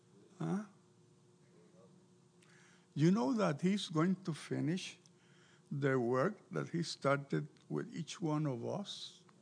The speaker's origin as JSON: {"language": "English", "country": "Puerto Rico", "said": "I am from Puerto Rico. It is not a part of Mexico. Even though I like Mexican food, the truth is that it's a small island in the Caribbean"}